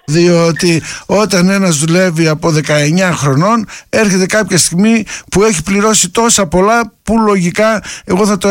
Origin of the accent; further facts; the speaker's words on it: Greece; αυτές οι παθογένειες που έχει η πατρίδα μου